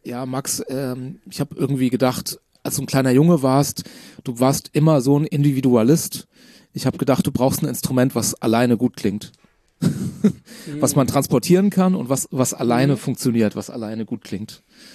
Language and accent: German; Kronberg, Hesse, Germany; ich bin in einem Haus aufgewachsen in Kronberg, was tatsächlich von einem Mitglied der Kronberger Malerkolonie gebaut worden ist.